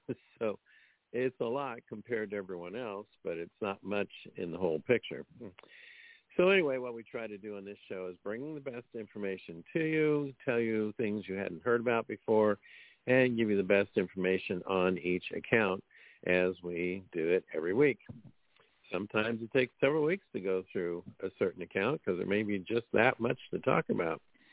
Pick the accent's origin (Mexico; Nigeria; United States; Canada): United States; Missouri; And from the great city of Bourbon, Missouri, my home state, and just a few hours away from me is Kathy.